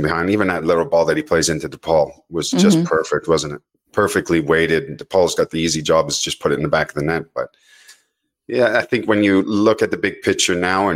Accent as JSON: {"language": "English", "country": "Canada", "said": "because we are Canadian"}